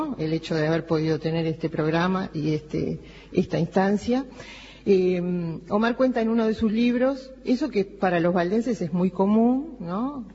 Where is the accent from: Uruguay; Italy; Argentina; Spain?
Uruguay; Montevideo; para mí, que soy montevideana, ¿no?